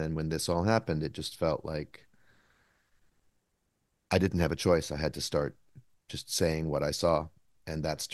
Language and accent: English; Vancouver, British Columbia, Canada; moved away as an adult; now in Brooklyn, United States; I'm Canadian born, living in the United States. So I'm from Vancouver, but I live in Brooklyn, New York.